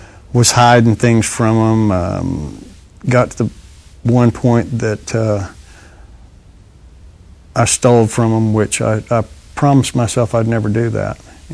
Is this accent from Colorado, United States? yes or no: no; Lubbock, Texas, United States; also born or lived in Oklahoma; I was born in Oklahoma and came here as quick as I could. We moved to Lubbock in 68.